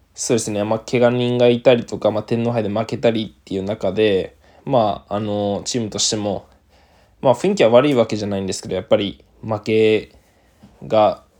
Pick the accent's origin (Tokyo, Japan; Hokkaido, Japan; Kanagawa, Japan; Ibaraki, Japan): Kanagawa, Japan; 個人的には僕は地元が神奈川で、関東東京ということで、結構その高校の同級生だったりとか、知り合いが見に来てくれて